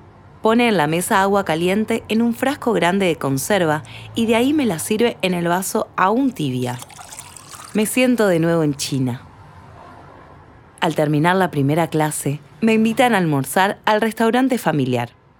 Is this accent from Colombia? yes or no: no; La Plata, Buenos Aires Province, Argentina; Entre el 2011 y 2013 viví en la ciudad de La Plata, mi ciudad de origen. Hacía poco había vuelto de una beca en China